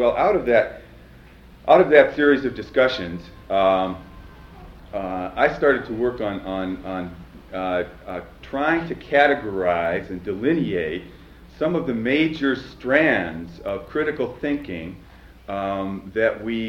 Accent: Chicago, Illinois, United States; I come from Chicago

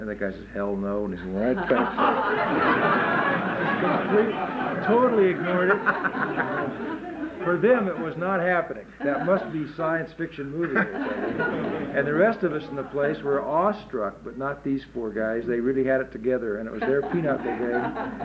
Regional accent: Thousand Oaks, California, United States; And, you know, I'm from Thousand Oaks, California

